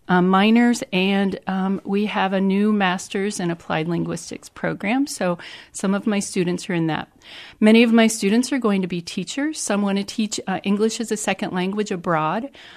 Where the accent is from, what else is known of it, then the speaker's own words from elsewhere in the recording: Columbus, Ohio, United States; I grew up in Columbus, Ohio.